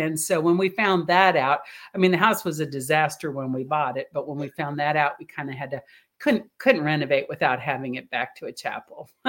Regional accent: Jacksonville, Florida, United States; Now, I grew up in Jacksonville, and I would ride my bike from Jacksonville to St. Augustine on the weekends

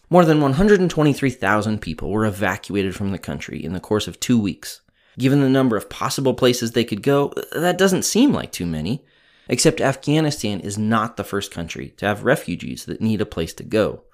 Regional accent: Wichita, Kansas, United States; let me take a moment to talk about my hometown, Wichita, Kansas.

